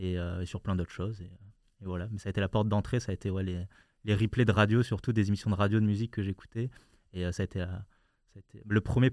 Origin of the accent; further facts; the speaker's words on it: Bordeaux, Nouvelle-Aquitaine, France; also born or lived in Paris; Ouais, je suis né à Paris, mais j'ai vécu 3-4 ans seulement à Paris, dans le 13e arrondissement. Et après, j'ai grandi, en fait, j'ai fait toute mon enfance à Bordeaux. Donc, je me considère comme bordelais.